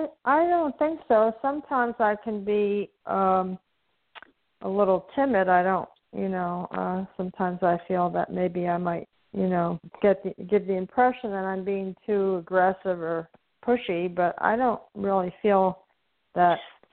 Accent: Fort Myers, Florida, United States; I'm from Fort Myers, Florida, obviously.

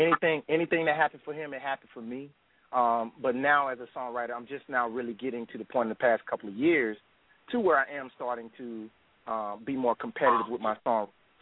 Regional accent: Tuscaloosa, Alabama, United States; I was born and raised in Roll Tide, Tuscaloosa, Alabama.

